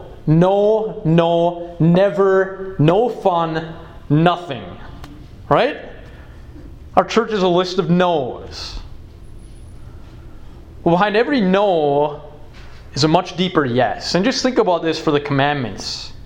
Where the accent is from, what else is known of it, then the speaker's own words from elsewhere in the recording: McGregor, Texas, United States; Actually, before that, I grew up in McGregor, and so remember when he was a youth minister here?